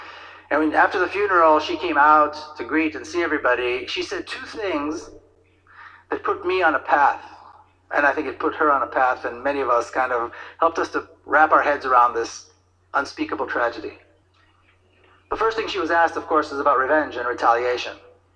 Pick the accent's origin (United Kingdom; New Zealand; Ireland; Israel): Israel; Jerusalem, Jerusalem District; English is a second language; now in United States; I grew up in Jerusalem. I was born and raised in Jerusalem, a mixed city.